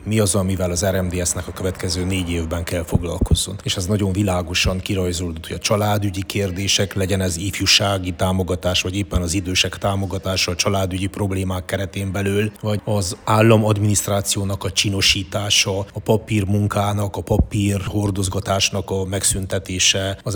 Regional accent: Transylvania, Romania; nagyon-nagyon büszke vagyok, hogy erdélyi magyarként részese lehettem ennek

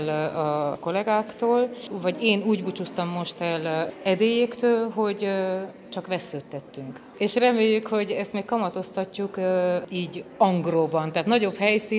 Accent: Transylvania, Romania; Nyilván erdélyi magyar lány vagyok, ott van bennem a magyar virtus

